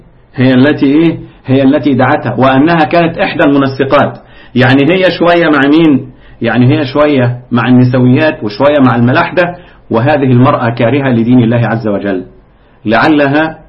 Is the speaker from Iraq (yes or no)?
no; Egypt